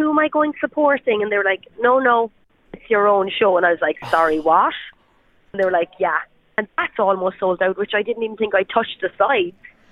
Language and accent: English; Ireland; just because I'm Irish doesn't mean that I was going to get Irish number one.